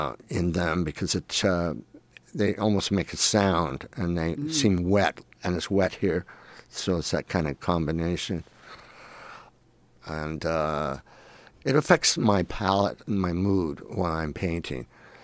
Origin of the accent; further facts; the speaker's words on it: Palouse, Washington, United States; I grew up in Palouse, Washington, which is a very small little town by Pullman.